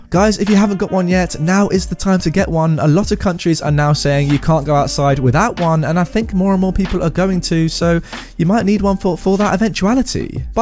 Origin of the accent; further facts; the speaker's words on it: London, United Kingdom; As a Londoner myself, guys, I'm not sure how I feel about this, but it does make sense.